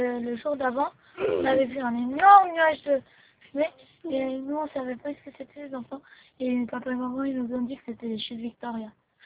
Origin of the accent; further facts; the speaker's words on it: Switzerland; en tant que bon Suisse